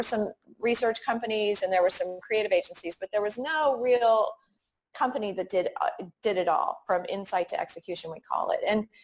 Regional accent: Texas, United States; I grew up I grew up in Texas, and let's just say it was the early 90s

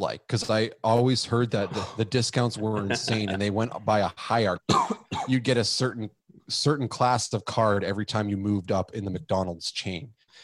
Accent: Aurelia, Ontario, Canada; I'm from Aurelia, Ontario.

